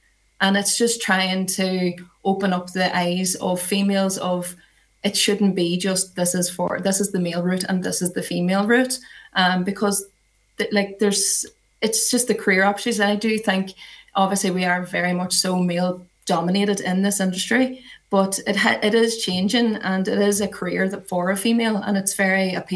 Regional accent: Ireland; we come from Ireland. It's quite rural.

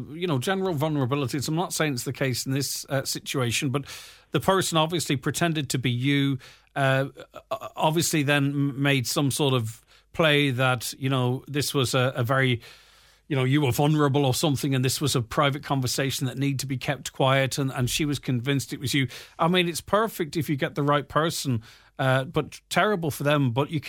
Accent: Ireland; born there; I was born in Ireland and paid tax all my life

